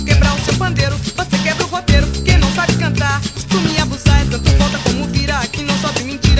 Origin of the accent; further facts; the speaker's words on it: Pernambuco, Brazil; Olha, eu sou pernambucano, você é alagoano.